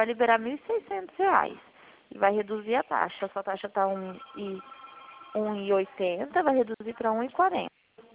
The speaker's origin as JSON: {"language": "Portuguese", "town": "Dracena", "region": "São Paulo", "country": "Brazil", "said": "Não, eu sou de Dracena, do estado de São Paulo."}